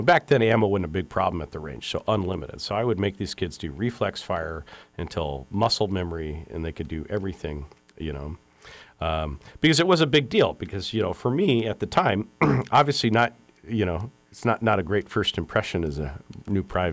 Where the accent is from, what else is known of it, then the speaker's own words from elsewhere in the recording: Seattle, Washington, United States; I grew up in Seattle, so the only time I ever fired a rifle was in basic training, you know.